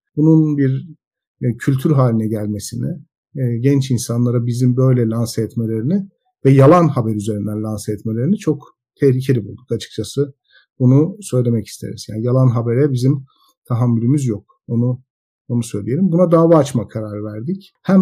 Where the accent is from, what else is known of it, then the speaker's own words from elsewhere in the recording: Anatolia, Turkey; Çok da dindar bir insan değilim zaten. Yani uzun yıllardır dindar bir insan değilim. Bir Anadolu şehrinde doğdum büyüdüm. Geleneksel Müslümandık hepimiz.